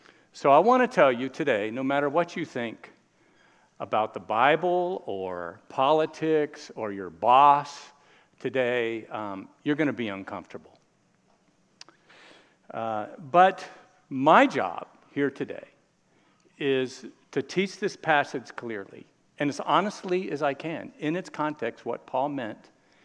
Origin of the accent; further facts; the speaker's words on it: Miami Gardens, Florida, United States; So those of you that don't know, I grew up in Miami Gardens, actually.